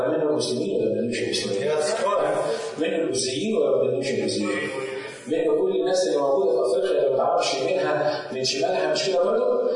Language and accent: Arabic; Egypt; عندنا في مصر